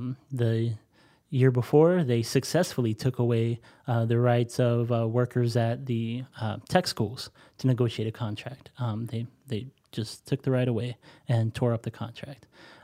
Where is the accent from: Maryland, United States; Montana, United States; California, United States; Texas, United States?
Texas, United States; So I came from Texas.